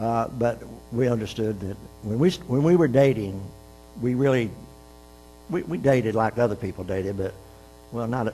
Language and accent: English; Miami, Florida, United States; I grew up in Miami, which is a pretty good-sized town.